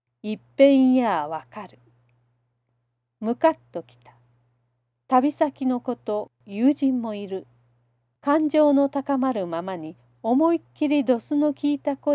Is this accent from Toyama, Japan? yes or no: no; Okayama, Japan; ここが地元の岡山であること